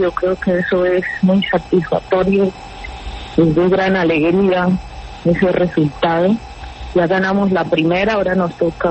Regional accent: Cauca, Colombia; yo soy del departamento del Cauca, yo crecí en la zona rural del departamento del Cauca, en una familia humilde, una familia que le tocó pues vivir en medio del conflicto armado, en medio de la violencia, pero una familia con muchos valores

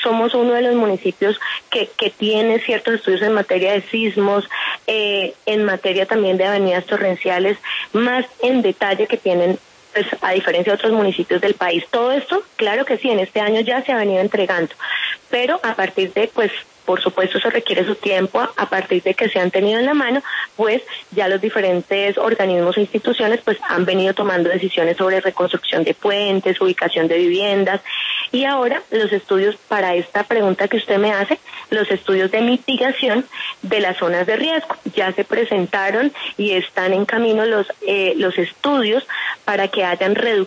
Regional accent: Colombia; como colombianos

